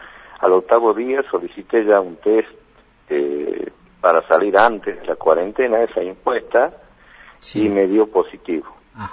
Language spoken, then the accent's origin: Spanish; Tucumán, Argentina; Soy tucumano.